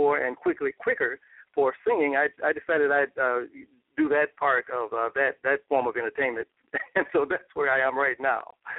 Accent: Chicago, Illinois, United States; also born or lived in Mississippi; performed in Chicago, and which is where I grew up mostly. I was born in Mississippi, and came to Chicago when I was about 8 or 9 years old.

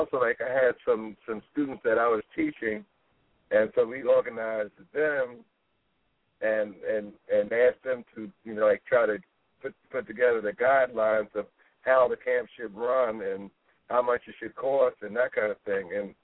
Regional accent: Philadelphia, Pennsylvania, United States; Well, I was born in Germantown Hospital, but I grew up in North Philly.

